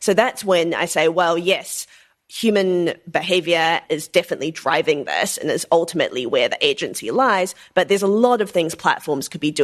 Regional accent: Auckland, New Zealand; I'm 29. I grew up in Auckland, New Zealand as a multiracial person.

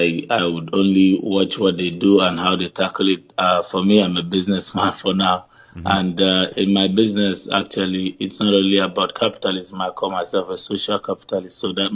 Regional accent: Nigeria; I would obviously I'll be biased by making preference to us being Nigerians and how we like to pursue situations

